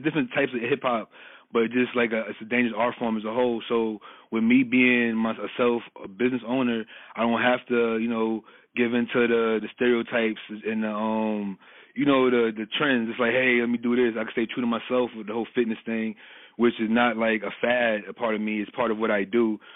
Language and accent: English; Brooklyn, New York, United States; Brooklyn, New York. I was the Water State till I was at least 17 years old, in and out, honestly.